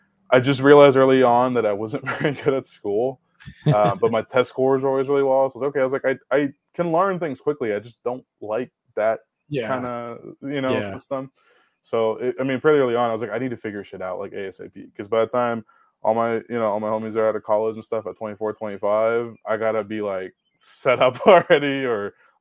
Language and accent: English; Oakland, California, United States; born there; I lived in Tracy, California. Okay. I was born in Oakland.